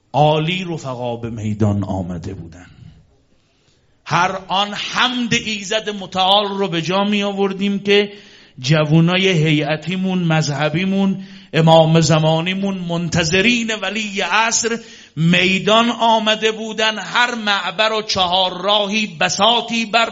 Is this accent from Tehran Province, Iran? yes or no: no; Kashan, Isfahan, Iran; منم بهش جواب دادم من اهل کاشان هستم.